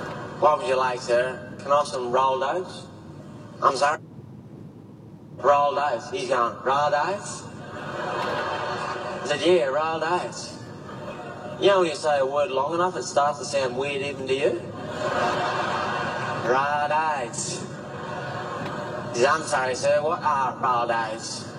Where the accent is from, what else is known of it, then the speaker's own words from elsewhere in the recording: Australia; when I grew up in Australia, people said, oh, if your French isn't perfect, the French won't talk to you